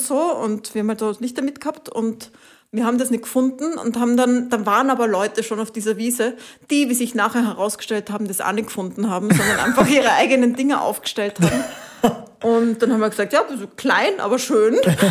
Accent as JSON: {"language": "German", "country": "Italy", "tie": "born or raised there", "also_born_or_lived": "Spain", "said": "bin nach Spanien gefahren, da habe ich früher gewohnt, da komme ich nie dazu. Bin nach Italien gefahren, wo ich aufgewachsen bin."}